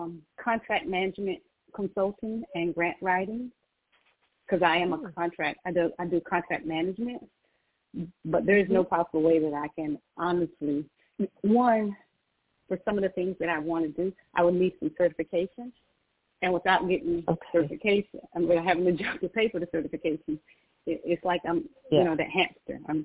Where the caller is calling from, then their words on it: Georgia, United States; I'm calling from Georgia right